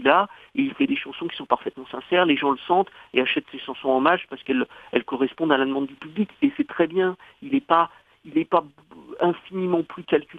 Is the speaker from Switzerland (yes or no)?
no; France; quand je dis que je suis un pur français